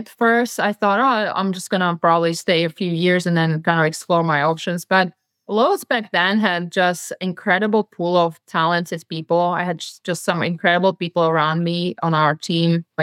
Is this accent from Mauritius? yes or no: no; Slovakia; English is a second language; So I was born and raised in Slovakia, coming from a very athletic family.